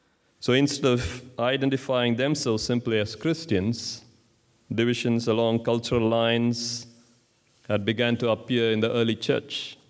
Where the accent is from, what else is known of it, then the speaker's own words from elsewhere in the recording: India; So yeah, growing up in India